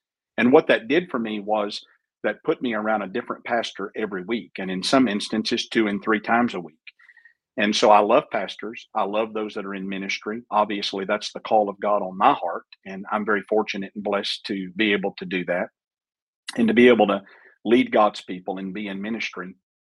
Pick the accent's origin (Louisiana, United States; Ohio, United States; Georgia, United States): Louisiana, United States; DeRidder; But, you know, I'm from Louisiana, Southwest Louisiana. DeRidder, Louisiana is my home. I was born and raised there. I'm the youngest of four.